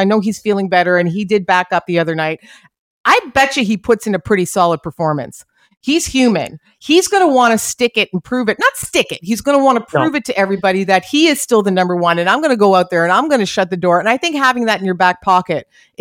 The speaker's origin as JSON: {"language": "English", "country": "Canada", "said": "And as a Canadian hockey fan, I mean, one of my favorite sporting moments of all time is the Golden Goal."}